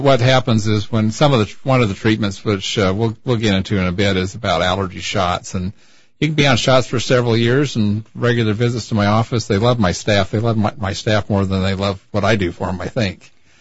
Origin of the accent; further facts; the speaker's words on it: Utah, United States; now in Wenatchee, United States; I grew up in Utah.